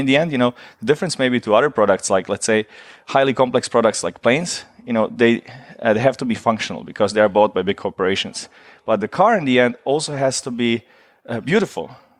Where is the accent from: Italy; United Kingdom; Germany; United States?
Germany; I grew up in Germany during the war.